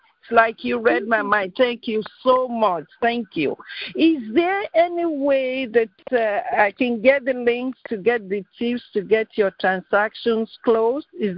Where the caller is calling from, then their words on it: Florida, United States; I'm from Florida.